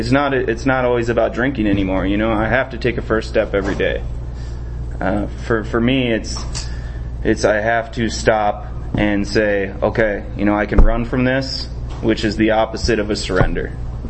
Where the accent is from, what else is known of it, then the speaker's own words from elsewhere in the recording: Prescott, Arizona, United States; I'm an alcoholic from Prescott.